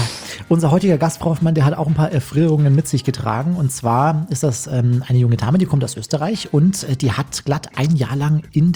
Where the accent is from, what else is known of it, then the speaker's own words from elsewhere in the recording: Bavaria, Germany; in den schönen Chiemgau, in meine Heimat, an den Rande des Sofellens.